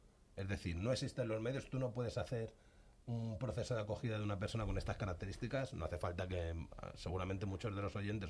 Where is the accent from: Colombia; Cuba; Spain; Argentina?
Spain; Alicante, Valencian Community; Esos son los jubilados ingleses, que soy de Alicante, y doy fe que sí que es diferente.